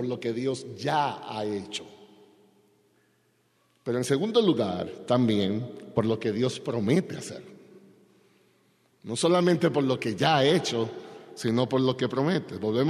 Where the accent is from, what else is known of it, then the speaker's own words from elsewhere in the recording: Dominican Republic; Yo recuerdo siendo pequeño, yo soy de la República Dominicana